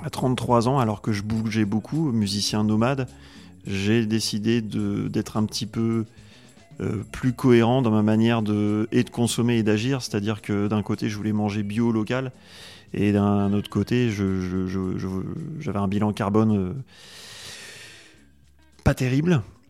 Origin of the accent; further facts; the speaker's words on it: France; J'ai eu la chance, le privilège en tant que Français, de pouvoir voyager librement